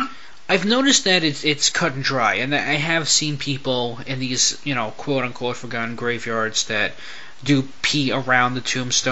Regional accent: New York City, New York, United States; because I grew up in New York, in the suburb, well, in the boroughs anyway, not the suburbs

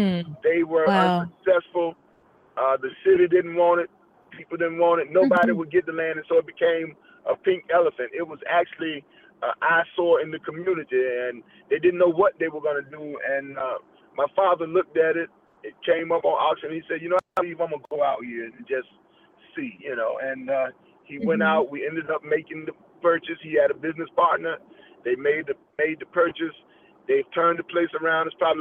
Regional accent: Virginia, United States; Well, let me tell you, I'm from Virginia. I'm born and raised right here

